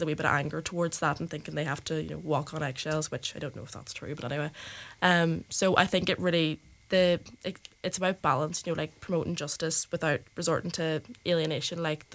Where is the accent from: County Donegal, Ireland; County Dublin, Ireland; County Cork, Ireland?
County Donegal, Ireland; Fanad; I mean, I'm from Fannad, so you do be hearing the cars raving going past the house and the rally and everything